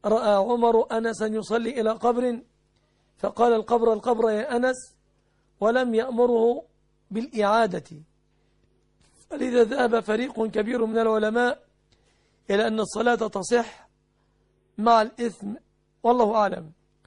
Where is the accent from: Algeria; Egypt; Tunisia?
Egypt; فأجروها في بلادنا مصر هنا على نصاب الفضة